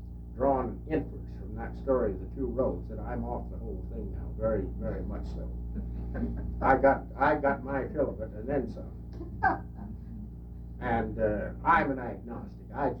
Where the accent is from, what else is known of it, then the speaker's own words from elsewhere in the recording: Topeka, Kansas, United States; born there; I was born in Topeka.